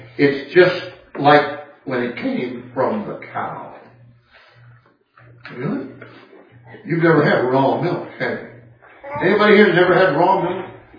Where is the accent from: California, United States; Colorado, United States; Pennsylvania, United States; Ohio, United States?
California, United States; Castro Valley; Not a city boy. You probably figured that out already if I hadn't told you. I grew up in Castro Valley, California. A little hick town of 53,000.